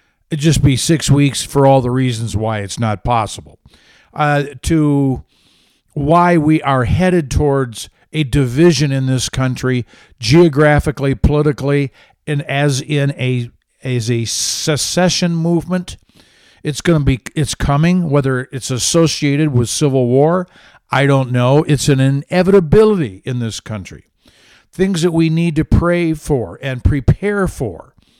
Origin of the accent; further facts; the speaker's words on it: Grand Rapids, Michigan, United States; So it's where I was born. I was born in Grand Rapids. So it's sort of my hometown in that sense.